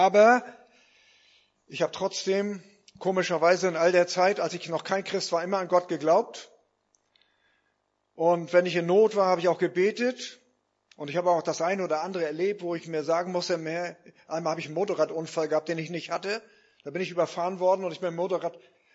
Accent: Lauenburg, Schleswig-Holstein, Germany; das ist meine Heimatstadt hier. Ich bin in Lauenburg aufgewachsen. In der Berliner Straße erst und dann nachher in der Breslauer Straße.

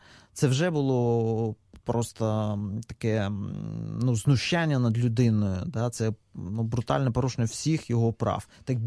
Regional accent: Crimea, Ukraine; moved away; ми, як кримчани, які змушені були в 2014 році виїхати сюди

